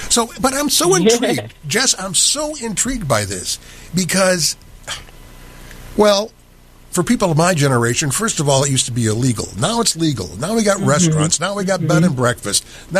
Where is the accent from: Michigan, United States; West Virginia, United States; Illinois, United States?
Michigan, United States; Ann Arbor; I'm from Ann Arbor, Michigan, by the way. I'm born and raised there.